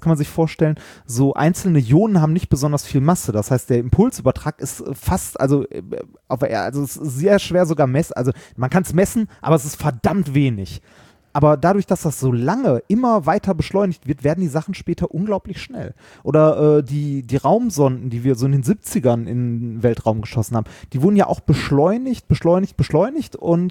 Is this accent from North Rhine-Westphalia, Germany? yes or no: yes; Essen, North Rhine-Westphalia, Germany; wie du vielleicht weißt, bin ich in Altendorf groß geworden.